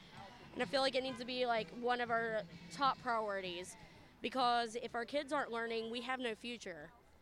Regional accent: West Virginia, United States; I'm from Kanawha County.

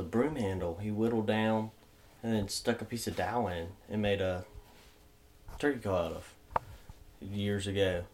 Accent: Ravenswood, West Virginia, United States; from Ravenswood, West Virginia. I'm 20 years old, and we're in my lathe shop.

